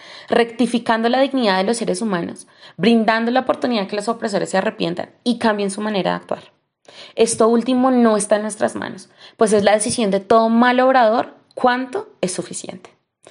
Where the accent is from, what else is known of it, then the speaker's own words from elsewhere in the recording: Colombia; en estos momentos en mi país, Colombia, llevamos 2 meses desde que estamos en paro